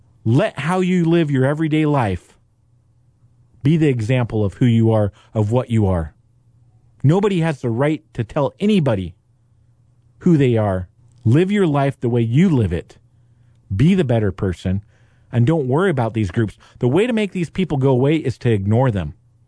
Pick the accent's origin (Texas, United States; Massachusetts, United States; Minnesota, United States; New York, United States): Texas, United States; Dallas; You know, in my hometown of Dallas, we have this small group of very vocal people